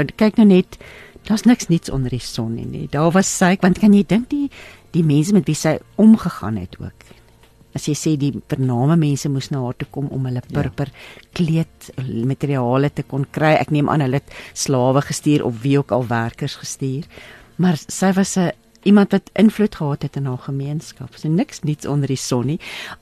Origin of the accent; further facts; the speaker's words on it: Virginia, Free State, South Africa; born there; ek het in Virginia, pa was 'n metallurg sy lewe lank. So ek is in Virginia gebore, maar my ouma en oupa het hulle lewe lank in Bloemfontein, buite Bloemfontein geboer. So, dis maar my wortels ook die Vrystaat nie.